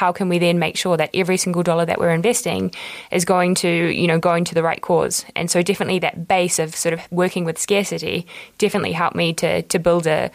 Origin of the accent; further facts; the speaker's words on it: New Zealand; moved away as an adult; now in Europe; I first arrived in Europe nearly 16 years ago. So I've been here a while. But I grew up in New Zealand. I was the daughter of a single mum, a teacher.